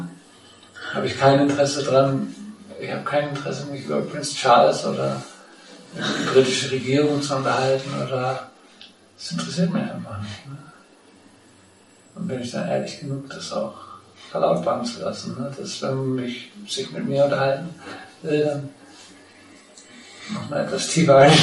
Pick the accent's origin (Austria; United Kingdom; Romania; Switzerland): United Kingdom; Scotland; mein Sohn und seine Mutter, die waren in Schottland und ich komme aus der Ecke, ne?